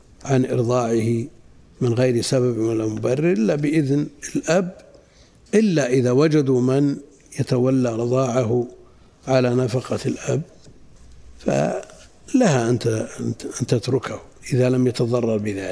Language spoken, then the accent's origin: Arabic; Najd, Saudi Arabia; وهذا مستفيض عندنا في نجد، ويمكن في الحجاز